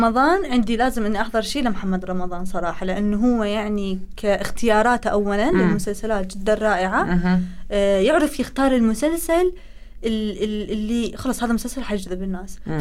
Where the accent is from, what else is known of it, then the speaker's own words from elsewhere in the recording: Iraq; كوني أيضا عراقية